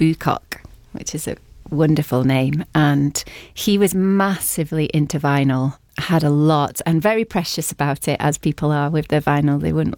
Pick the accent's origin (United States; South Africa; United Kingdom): United Kingdom; Northern Ireland; moved away; also born or lived in Barnsley; And then when we moved from Northern Ireland to Barnsley, there was an amazing performing arts service there that was opposite the football pitch.